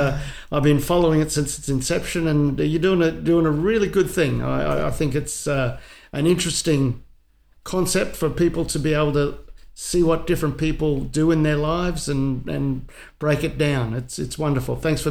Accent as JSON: {"language": "English", "town": "Innisfail", "region": "Queensland", "country": "Australia", "tie": "born or raised there", "said": "moved and lived with my mother's sister, who lived in Innisfail. I was seven. I was seven when I moved to Innisfail."}